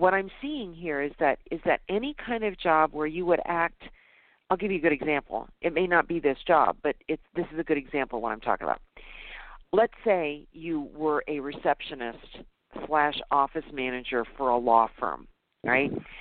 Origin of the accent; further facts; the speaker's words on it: Las Vegas, Nevada, United States; I'm from Vegas. I'm in Vegas.